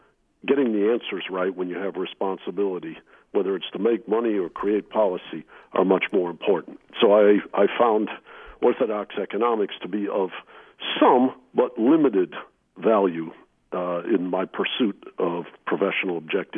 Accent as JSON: {"language": "English", "town": "Detroit", "region": "Michigan", "country": "United States", "tie": "born or raised there", "said": "I grew up in the Detroit metropolitan area."}